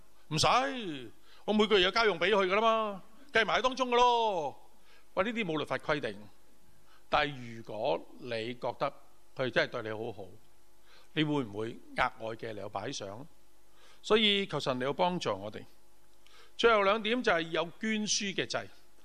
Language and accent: Chinese; Hong Kong; 但是很吵啊，我们香港人。